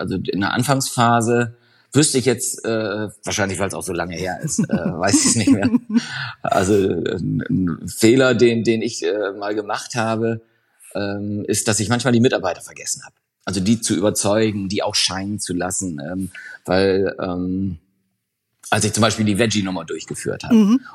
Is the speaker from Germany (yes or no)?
yes; Brake, Lower Saxony, Germany; auch in meiner Heimatstadt Brake war eine Filiale.